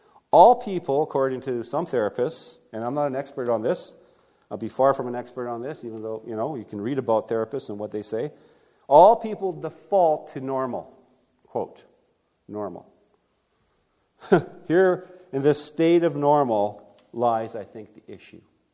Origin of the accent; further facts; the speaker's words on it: Jasper, Alberta, Canada; Now, I grew up in Jasper, Alberta.